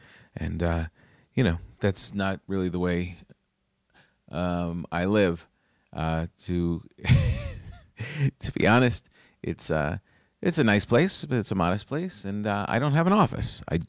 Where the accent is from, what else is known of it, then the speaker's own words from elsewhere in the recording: New Jersey, United States; When you grow up in New Jersey, a convertible is like the coolest thing you could have. And I grew up in Jersey, man, and this is a cool thing to have.